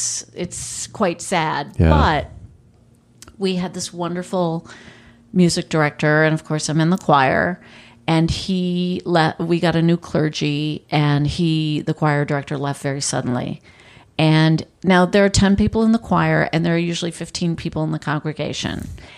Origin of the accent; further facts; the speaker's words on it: New York, United States; I come from a tiny little farming rural village in upstate New York, and where my family's lived since 1790.